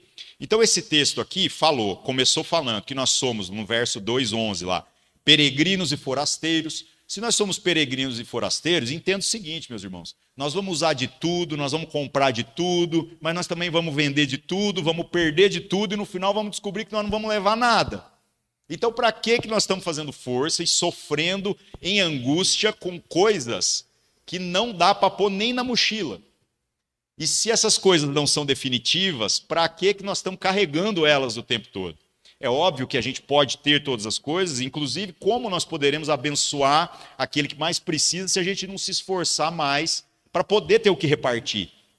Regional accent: Brazil; Pelo menos para nós somos brasileiros.

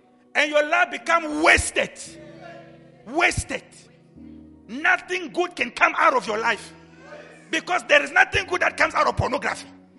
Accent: South Africa; But we are from South Africa.

